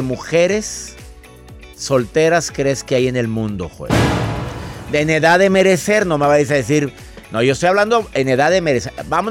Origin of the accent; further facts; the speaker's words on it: Mexico; 34 millones de hombres solteros en mi país, México